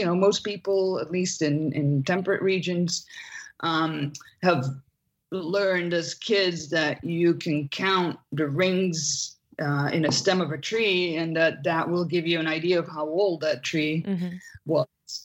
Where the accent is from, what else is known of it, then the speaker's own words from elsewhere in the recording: Belgium; English is a second language; I'm from Belgium originally.